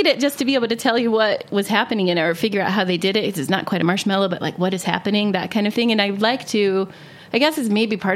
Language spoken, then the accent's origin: English; Ohio, United States; I grew up in Ohio and took a lot of road trips between Ohio and to various places in the South.